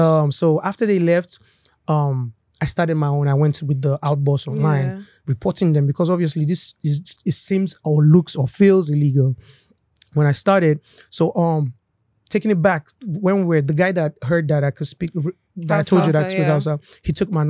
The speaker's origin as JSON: {"language": "English", "town": "Kaduna", "region": "Kaduna State", "country": "Nigeria", "tie": "born there", "said": "one of them spoke Hausa, so I spoke Hausa back to him. So he was like, where are you from? I was born in Kaduna."}